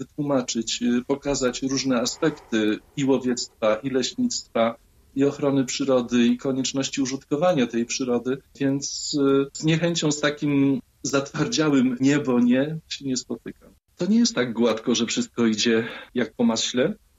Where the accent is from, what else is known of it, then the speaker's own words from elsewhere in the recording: Masovian Voivodeship, Poland; Ja się urodziłem, wychowywałem się pod Płockiem, gdzie wiadomo, lesistość to jest 9%, nawet teraz. I do lasu, najbliższego lasu miałem z domu około 1,5 kilometra.